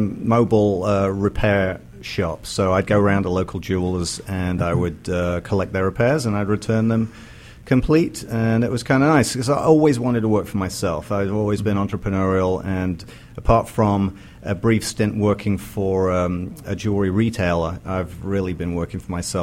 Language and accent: English; Spalding, East Midlands, United Kingdom; now in United States; I grew up in England in a small town called Spalding. And it's very rural, and there's more sheep than people, I do believe.